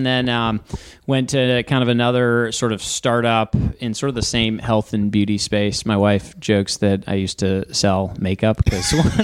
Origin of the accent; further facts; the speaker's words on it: Tokyo, Japan; I'm not Japanese. We moved over there originally. My dad was in the military, and he went over there first in the military, and then actually we ended up